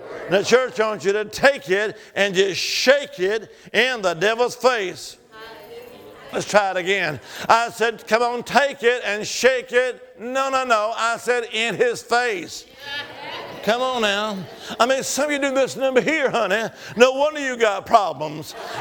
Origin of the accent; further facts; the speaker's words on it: Alabama, United States; now in Salem, United States; I'm from Salem, Virginia. I'm originally from the Holy Land. Where's that? Alabama. Roll Tide. But I now live in Salem.